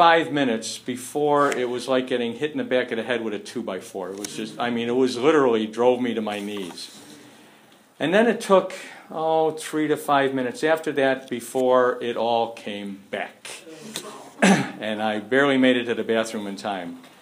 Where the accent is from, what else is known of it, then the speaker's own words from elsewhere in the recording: Chicago, Illinois, United States; And I'm an Irish Catholic from the south side of Chicago. So let me start off by wishing everybody a belated happy St. Patrick's Day